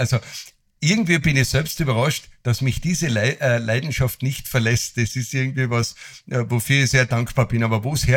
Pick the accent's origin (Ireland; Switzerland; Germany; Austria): Austria; Schladming, Styria; Ich komme ja aus dem Skiort Schladming